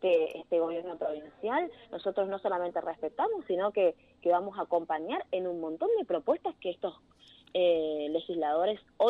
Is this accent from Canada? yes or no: no; Monte Caseros, Corrientes, Argentina; mi corazón es de mi ciudad natal, nuestro río Uruguay, así que sí, soy de Monte Caseros.